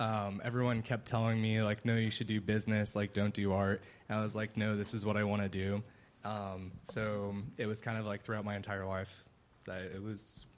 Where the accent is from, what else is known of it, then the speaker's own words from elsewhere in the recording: St. Louis, Missouri, United States; born there; I was born in St. Louis